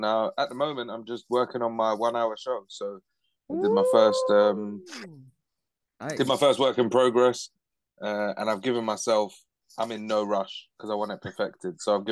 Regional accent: London, United Kingdom; from London.

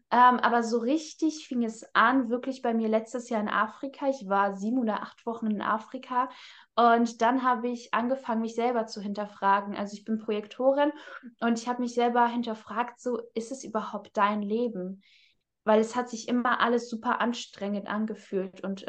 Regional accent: Hamburg, Germany; Also ich komme ja aus Hamburg und damals habe ich noch hier gelebt.

